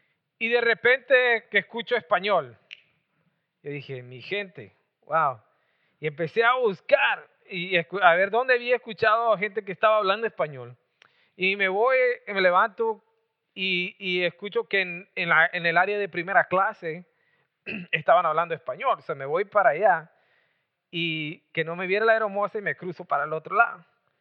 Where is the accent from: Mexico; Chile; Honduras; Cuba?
Mexico; Tampico, Tamaulipas; born there; yo también soy de Tampico. Y es ahí donde nací yo. Yo nací en la ciudad, ahí nada más nací, nada más, ya después me trajeron, pero nací en Tampico, Tamaulipas.